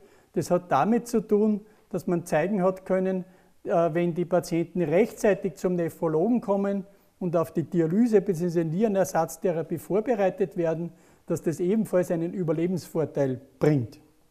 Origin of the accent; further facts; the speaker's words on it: Upper Austria, Austria; aus meinem Heimatland Oberösterreich